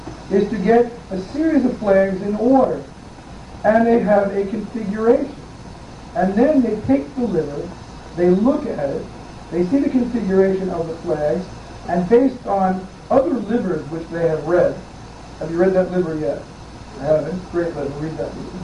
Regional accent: New York City, New York, United States; Now, I grew up in the Bronx, in a fairly rough neighborhood, you know, 50 years ago.

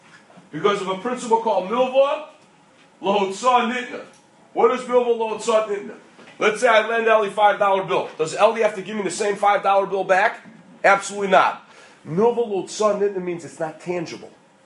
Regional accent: Peoria, Illinois, United States; I remember when I told Rav Shevchenko once where I was from, he said, oh, that's where they found the Kisvei Raga Chavar in Peoria, Illinois, in the middle of America.

